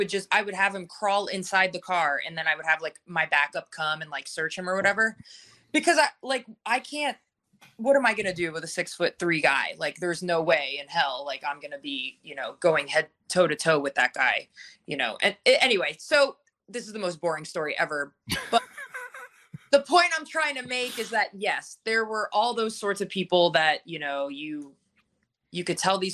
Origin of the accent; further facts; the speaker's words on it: New Jersey, United States; also born or lived in Florida; So I'm from New Jersey, and I'm a huge New York Giants fan.